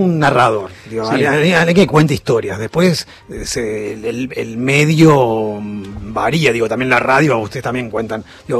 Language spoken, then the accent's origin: Spanish; Córdoba, Argentina; Yo soy de la ciudad de Córdoba. No, tampoco. No soy de pueblo, no, no.